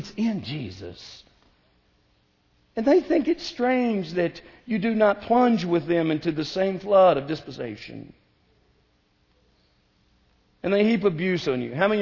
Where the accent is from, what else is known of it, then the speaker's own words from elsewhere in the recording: the South, United States; I'm from the South.